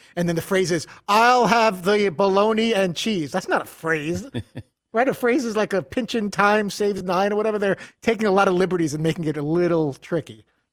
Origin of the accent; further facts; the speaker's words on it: New York, United States; I grew up in New York. It was 2, 4, 5, 7, and PBS was 13, yeah, and that was it.